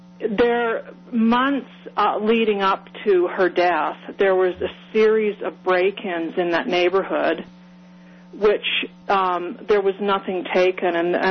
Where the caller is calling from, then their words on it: Highlands Ranch, Colorado, United States; Highlands Ranch.